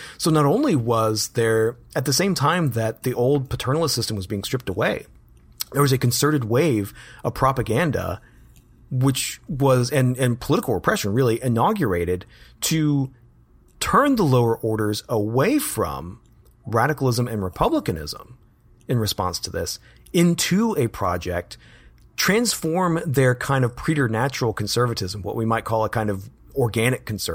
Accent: Birmingham, Alabama, United States; actually here in my hometown of Birmingham, where there are a lot of steel mills.

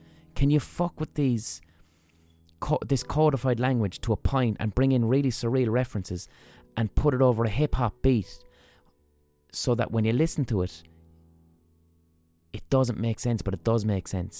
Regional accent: Limerick, Munster, Ireland; When I grew up in Limerick, the IRA, De Valera, Michael Collins, what they meant to us culturally as teenagers, these were signifiers of male, of Irish manliness and being tough and being hard.

